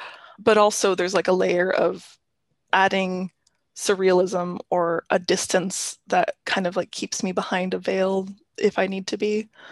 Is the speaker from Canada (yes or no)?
yes; Sudbury, Ontario, Canada; group together all the poems about Sudbury, Ontario, my hometown, and kind of the landscape there.